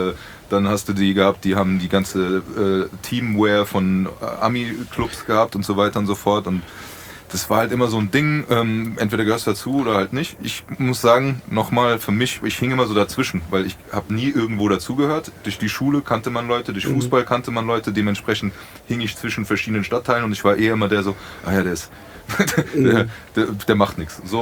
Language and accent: German; Frankfurt, Hesse, Germany; wir sind Bockenheimer, wir sind Frankfurter